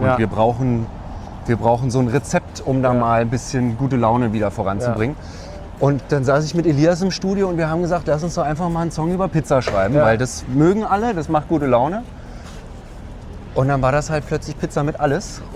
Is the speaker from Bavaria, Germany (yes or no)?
no; Berlin, Germany; Also ich habe meine Kindheit in Berlin-Mitte damit verbracht, die Linie nicht zu berühren.